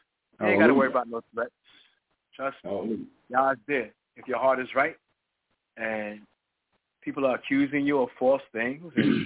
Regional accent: New York, United States; I'm from New York. Y'all don't want to see the dark side.

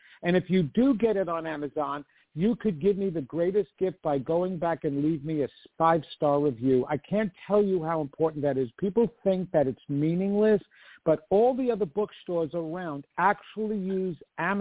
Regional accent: Sicily, Italy; Sicilian.

